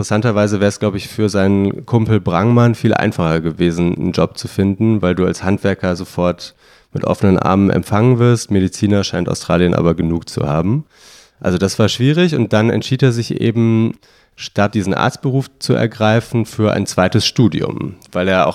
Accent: Bonn, North Rhine-Westphalia, Germany; Ich komme aus Bonn

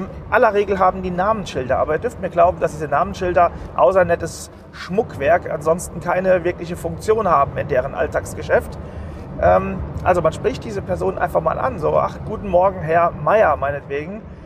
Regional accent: North Rhine-Westphalia, Germany; now in Cologne, Germany; Ich komme ja nun nicht aus Köln ursprünglich, sondern vom Land, also ungefähr 80 Kilometer weit weg von Köln, lebe aber schon einige Zeit

